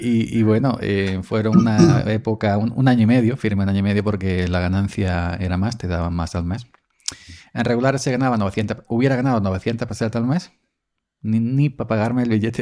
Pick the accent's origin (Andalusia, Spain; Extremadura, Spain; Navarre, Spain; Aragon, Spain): Andalusia, Spain; Autobús de mi pueblo, Córdoba Capital, tren, de Córdoba Capital, tren a Almería